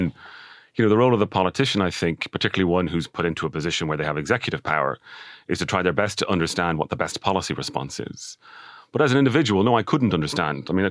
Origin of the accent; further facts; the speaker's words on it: Dublin, Leinster, Ireland; And I was the only one from Dublin, and I was from Dublin 4.